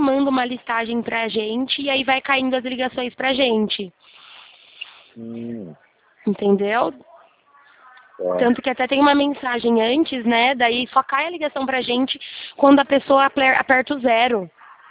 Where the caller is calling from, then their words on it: Araras, São Paulo, Brazil; Eu falo aqui de Araras, São Paulo.